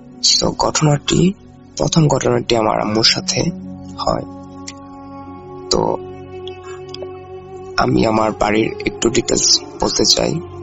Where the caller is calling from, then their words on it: Narsingdi, Dhaka Division, Bangladesh; ঢাকা বিভাগের নরসিংদি জেলার শেষ বর্ডার থেকে বলছি। শেষ বর্ডার বলার কারণ আমাদের গ্রামটা নরসিংদি জেলার শেষ গ্রামটি, আমাদের গ্রামের পর থেকে নারায়ণগঞ্জ জেলাটি শুরু।